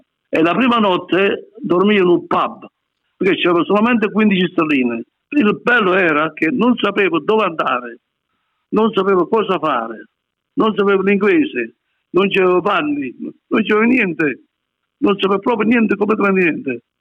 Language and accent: Italian; Calabria, Italy; io da italiano, sono calabrese, sogno, calabrese.